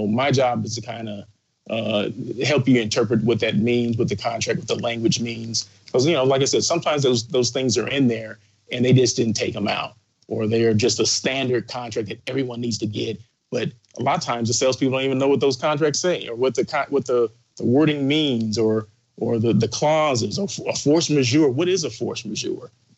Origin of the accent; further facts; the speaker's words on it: Blythe, California, United States; I'm from Blythe, born and raised, 18 years in Blythe. My mom and brother, they live there.